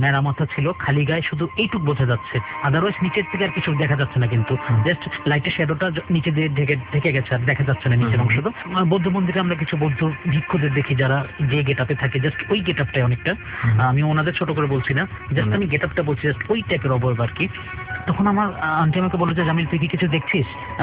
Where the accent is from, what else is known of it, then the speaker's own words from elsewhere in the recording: Dhaka, Dhaka Division, Bangladesh; born there; প্রথমত হচ্ছে আমার আম্মা পুরনো ঢাকার, সেই সূত্রে আমার জন্ম পুরনো ঢাকায়। পুরনো ঢাকায় আমার যে বাড়িতে বেড়ে ওঠা, 4-5 পর্যন্ত আমি যে বাড়িতে ছিলাম, ভাড়া বাড়ি ছিল আমাদের